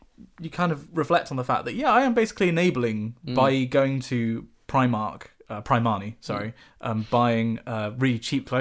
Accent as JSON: {"language": "English", "country": "United Kingdom", "said": "because, you know, we're British"}